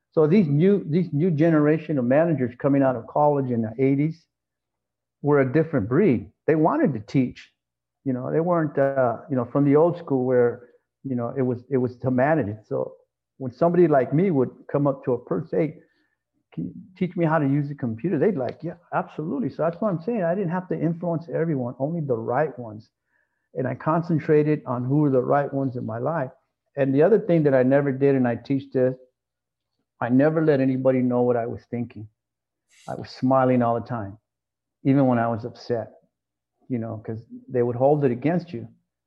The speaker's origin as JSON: {"language": "English", "town": "Rancho Cucamonga", "region": "California", "country": "United States", "tie": "born or raised there", "said": "University of Cucamonga. No such school, right? It's just my hometown."}